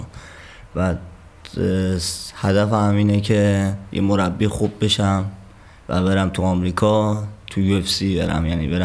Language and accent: Persian; Iran; also born or lived in Afghanistan; now in Germany; یعنی مادرم ایرانی است، پدرم افغانی است. تو افغانستان به دنیا آمدم، تو ایران بزرگ شدم.